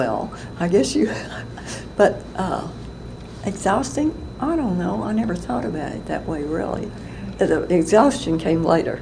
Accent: Kentucky, United States; Well, there wasn't a load because, see, I was coming from Kentucky. I think... And I'm not sure about this. I think I was about the second person in Kentucky to go.

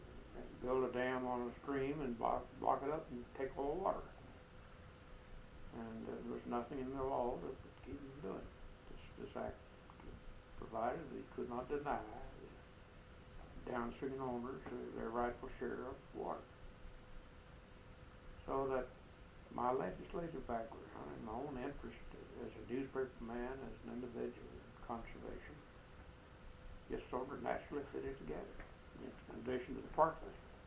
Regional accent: New Hope, Kentucky, United States; And we got it established in a watershed which served New Hope, my hometown.

